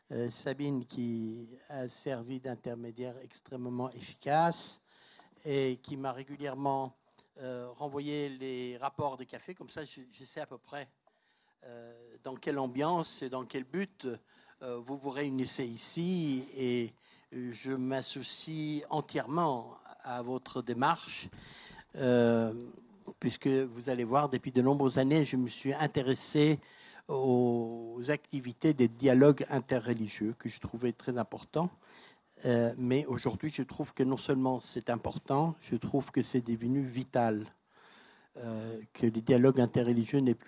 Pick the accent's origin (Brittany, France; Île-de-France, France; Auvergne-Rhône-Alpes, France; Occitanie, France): Brittany, France; Brest; also born or lived in Iran; Je viens de Brest, comme ça a été dit